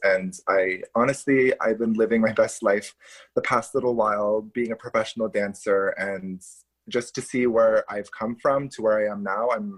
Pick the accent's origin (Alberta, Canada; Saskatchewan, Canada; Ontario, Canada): Ontario, Canada; Ottawa; And so we grew up in Ottawa